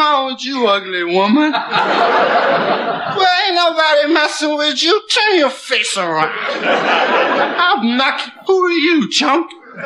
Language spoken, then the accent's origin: English; Peoria, Illinois, United States; I used to do stuff that was interesting, because I'm from Peoria, Illinois, and it would get kind of dull.